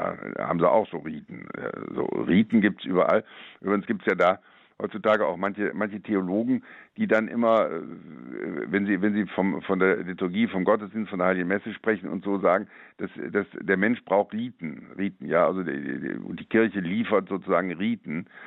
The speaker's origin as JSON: {"language": "German", "town": "Bonn", "region": "North Rhine-Westphalia", "country": "Germany", "said": "Ich bin Bonner halt."}